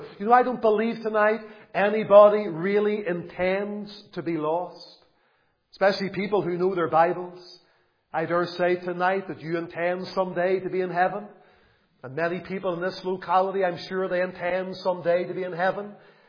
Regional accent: Lisburn, Northern Ireland, United Kingdom; I can remember as a little boy growing up in Lisburn, attending church on a Sunday

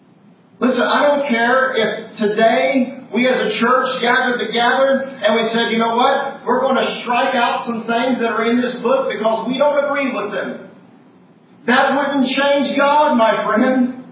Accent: United States; I can do it, and I don't need you. I don't need anybody. I got myself. I'm an American.

